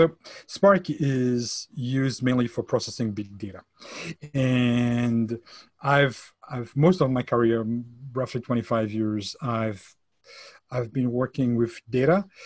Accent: France; accent: French; English is a second language; moved away; So as you will probably get accustomed to it at Drazo stage right now, my accent is French. Okay. So I'm French. I decided to move to this country like 5-6 years ago

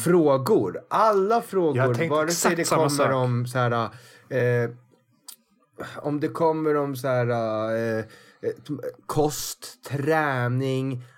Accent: Pakistan; now in Sweden; Jag är från Pakistan själv.

